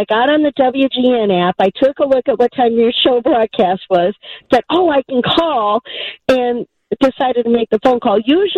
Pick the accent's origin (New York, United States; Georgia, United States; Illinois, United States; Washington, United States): Illinois, United States; because I was raised outside of Lincolnshire. I went to Stevenson High School.